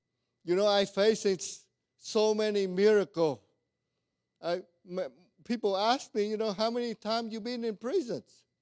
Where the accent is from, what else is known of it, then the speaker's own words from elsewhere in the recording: California, United States; I grew up in California.